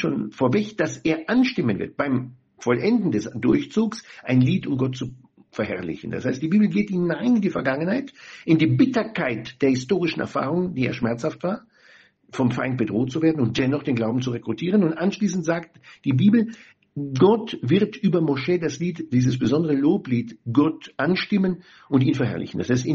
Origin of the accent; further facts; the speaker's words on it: Jerusalem District, Israel; Ich liebe meine klassische Melodie aus meiner Kindheit in Israel, Rechavia.